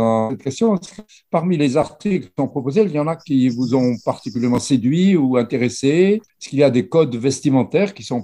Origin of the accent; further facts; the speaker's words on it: Antananarivo, Analamanga, Madagascar; quand j'étais jeune à Tananarive